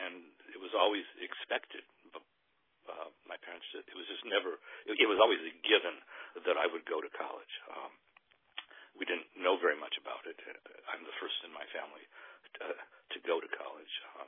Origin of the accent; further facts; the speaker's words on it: Cleveland Heights, Ohio, United States; Growing up in Cleveland Heights, it was nice. It was a nice place. We lived in a new development, sort of wooded area.